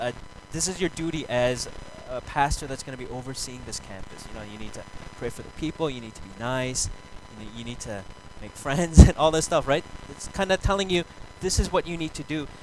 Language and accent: English; Minnesota, United States; I grew up in Minnesota, so everyone around me was blue eyes and blonde hair.